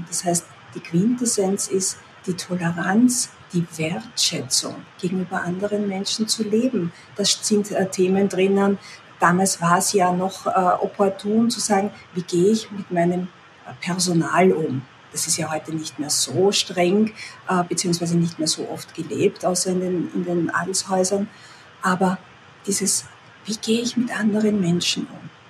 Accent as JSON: {"language": "German", "country": "Austria", "said": "wohne in der Nähe von Wien, das heißt, bin Österreicherin"}